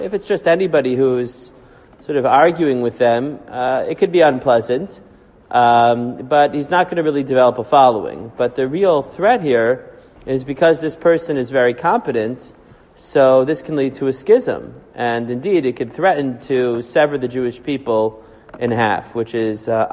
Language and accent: English; Havana, Cuba; now in United States; and I grew up in Havana.